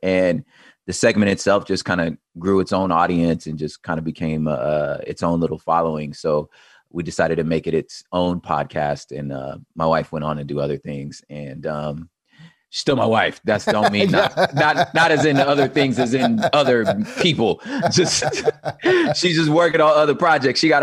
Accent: Los Angeles, California, United States; Now, granted, I grew up in Los Angeles, which was remarkably diverse, you know

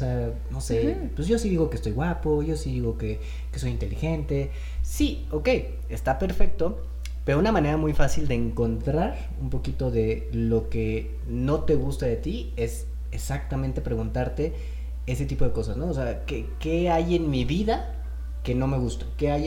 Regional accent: Mexico; como mexicanos sí nos tenemos una programación un poquito orientada a no crecer

